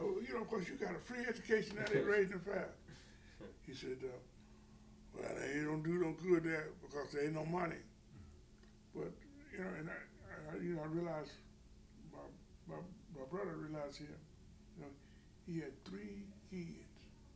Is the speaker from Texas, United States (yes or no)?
yes; Texarkana, Texas, United States; born there; I was born in Texarkana, Texas, in January 14, 1934.